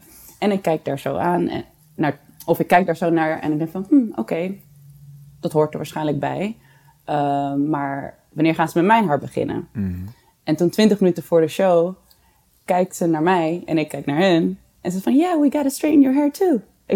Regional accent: Amsterdam, North Holland, Netherlands; ik ben geboren getogen in Amsterdam. Ik heb er nog steeds een huis, maar ik werkte amper in Nederland.

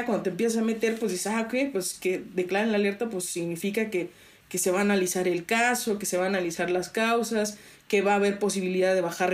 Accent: Matehuala, San Luis Potosí, Mexico; cuando me vengo de Matehuala a San Luis

